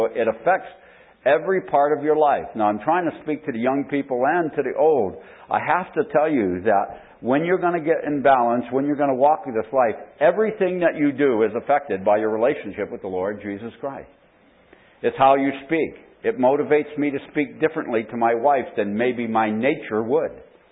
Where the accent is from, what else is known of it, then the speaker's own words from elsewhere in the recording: Canada; also born or lived in United States; I said, no, I'm Canadian. And I said, but I had the first so many years in USA, and then the last 25 years in Canada, you know.